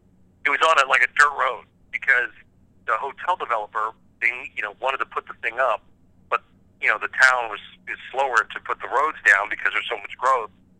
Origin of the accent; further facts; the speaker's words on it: California, United States; I grew up in Southern California.